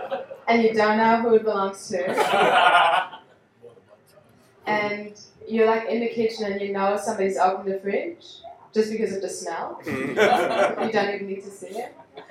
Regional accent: Germany; first language German; English is a second language; moved away as an adult; now in Australia; I'm from Germany. I moved to Australia around 4 years ago now. And there are a lot of things that I had to learn when I arrived here. First of all, of course, English.

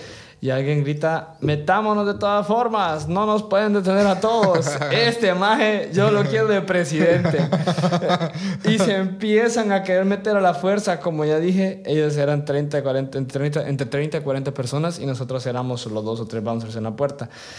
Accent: Honduras; Yo soy hondureño.

